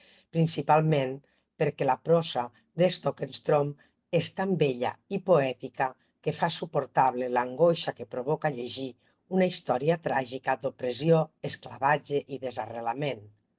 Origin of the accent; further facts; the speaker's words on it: Vinaròs, Valencian Community, Spain; sóc de Vinaròs